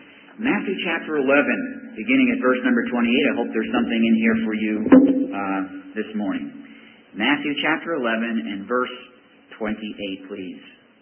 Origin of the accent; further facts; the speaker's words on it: Iceland; When you're born in Iceland, you're born into the Lutheran Church. That's automatic. I grew up in the Lutheran Church.